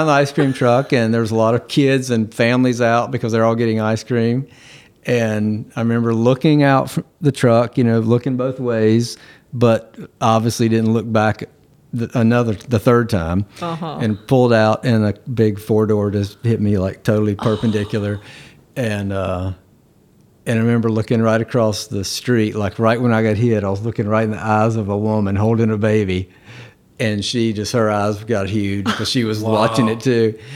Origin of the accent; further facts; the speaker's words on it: Winston-Salem, North Carolina, United States; Born and raised in Winston-Salem, yeah.